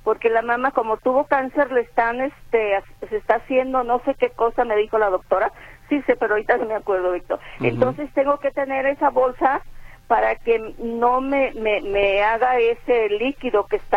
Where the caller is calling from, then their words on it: Jalisco, Mexico; yo soy de aquí de Guadalajara, soy de Ciudad Guzmán, pero ahorita estoy radicando allá en Ciudad Guzmán